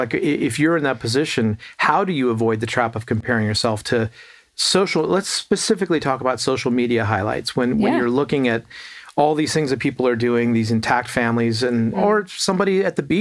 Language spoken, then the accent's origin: English; South Africa; now in United States; I grew up in South Africa.